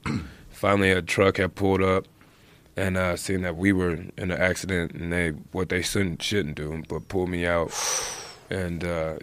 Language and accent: English; Cincinnati, Ohio, United States; I'm from Cincinnati, grew up wrestling.